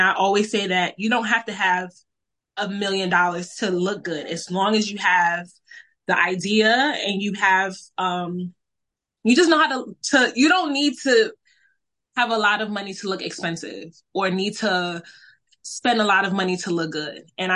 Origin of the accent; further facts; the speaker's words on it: Newark, New Jersey, United States; Young … in Newark was that was a great time. My grandmother came to like came from Liberia when I was 6 weeks old to help take care of me.